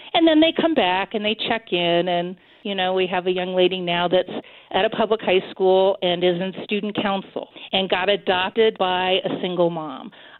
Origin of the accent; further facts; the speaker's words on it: Denver, Colorado, United States; I grew up in Southeast Denver about 20 minutes away, and my parents were very philanthropic.